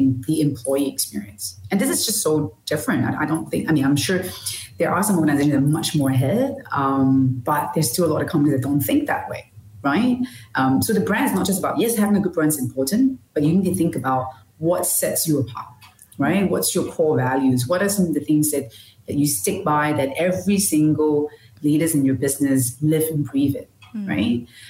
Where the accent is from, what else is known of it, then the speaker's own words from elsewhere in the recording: Malaysia; I'm Malaysian